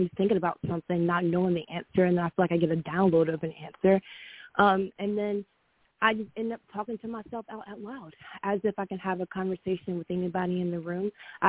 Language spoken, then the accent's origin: English; Bowdon, Georgia, United States; I'm from Bowdoin, Georgia.